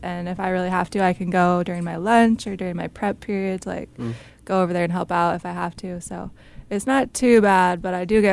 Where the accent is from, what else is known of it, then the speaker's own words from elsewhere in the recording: New Paltz, New York, United States; So I grew up really close to here. I grew up in New Paltz